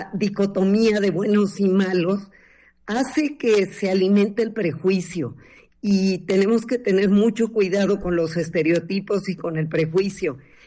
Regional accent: Mexico; Como mexicanos, lo vemos todo el tiempo.

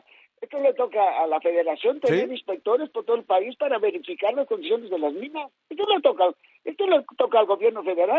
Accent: Mexico; Pues que tenemos, los mexicanos tenemos que ponernos las pilas

